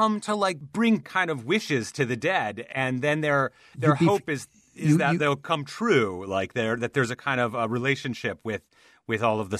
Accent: Midwest, United States; like, I'm from the Midwest, and every year I'd go to the Minnesota State Fair

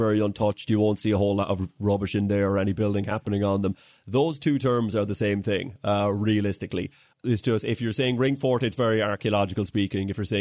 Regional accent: Ireland; every child growing up in Ireland will hear. I heard that.

